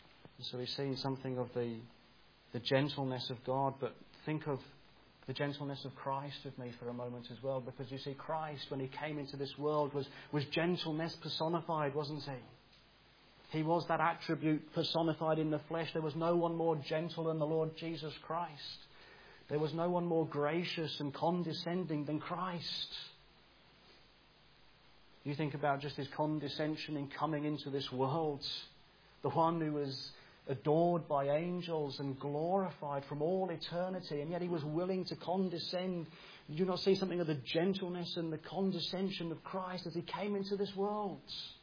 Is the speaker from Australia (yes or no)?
no; England, United Kingdom; where I grew up in England, there were so many people who followed Islam. I went to school with so many Muslims.